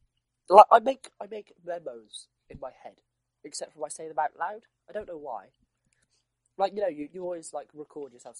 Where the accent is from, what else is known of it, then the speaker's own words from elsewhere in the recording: South West England, United Kingdom; because I'm from the West Country, I just drink cider.